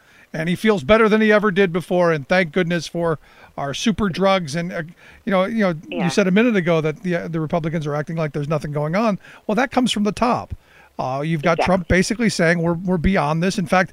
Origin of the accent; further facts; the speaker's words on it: Cleveland, Ohio, United States; now in Pennsylvania, United States; I grew up in Cleveland, so I still consider myself attached to Ohio, even though I live in Pennsylvania.